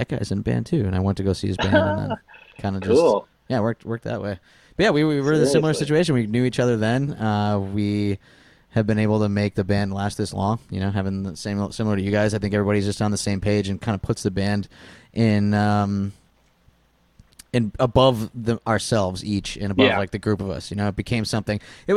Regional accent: Scranton, Pennsylvania, United States; Eric grew up in North Scranton. I grew up in West Scranton.

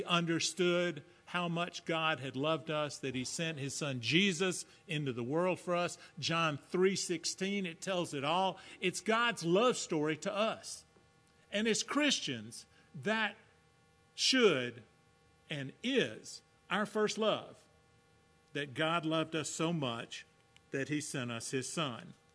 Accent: Atlanta, Georgia, United States; and I told you I'm from Georgia, I'm just a simple country boy from Atlanta.

